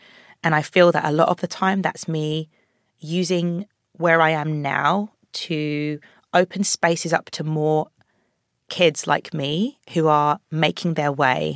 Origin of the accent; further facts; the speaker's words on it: London, United Kingdom; accent: London; having been born and bred in London, it was emotional and inspiring to be shooting next to projects I grew up on